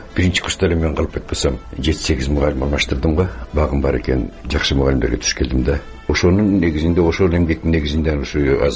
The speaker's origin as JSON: {"language": "Kyrgyz", "town": "Tokmok", "region": "Chuy Region", "country": "Kyrgyzstan", "tie": "born or raised there", "said": "Полонезди мен мектепте окуп жүргөндө уккам, ошо Токмок шаарында да репродуктору бар болчу"}